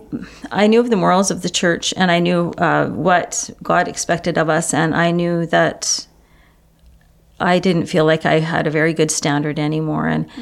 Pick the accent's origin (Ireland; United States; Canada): Canada; St. Albert, Alberta; I grew up in St. Albert, Alberta, and I had many friends and a really good family.